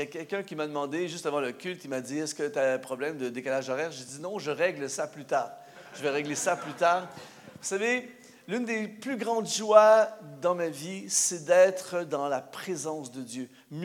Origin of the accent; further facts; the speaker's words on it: Canada; now in Switzerland; moi j'arrive ici en Suisse, je suis Canadien, pour ceux qui ne le savaient pas, je suis Canadien